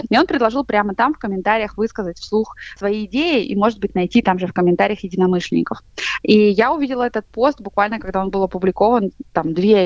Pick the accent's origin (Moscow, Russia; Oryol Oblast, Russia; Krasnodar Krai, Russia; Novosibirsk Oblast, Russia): Novosibirsk Oblast, Russia; Novosibirsk; born there; И я сама родилась за Уралом в Новосибирске.